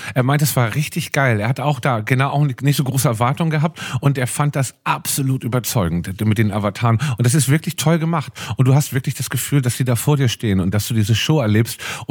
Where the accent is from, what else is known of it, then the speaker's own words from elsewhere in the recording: Hamburg, Germany; Als Hamburger